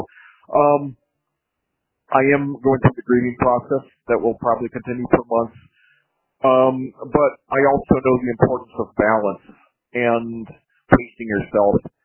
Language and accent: English; Indiana, United States; commentating high school football here in my home state of Indiana